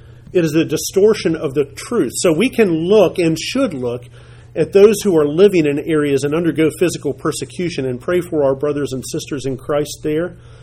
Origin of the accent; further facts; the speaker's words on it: Dayton, United States; So right now in my hometown of Dayton, I mean, in this little town with small town politics